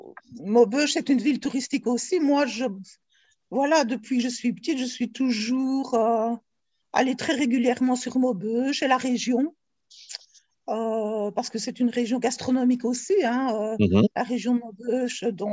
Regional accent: Binche, Wallonia, Belgium; born there; Je suis née en Belgique, je suis née à Binche.

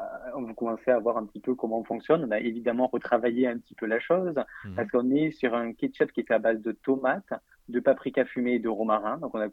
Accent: Alès, Occitanie, France; also born or lived in Paris region; moi, je suis originaire d'Alès, donc déjà, c'est pour une question absolument personnelle de se rapprocher de la famille et des amis sur place.

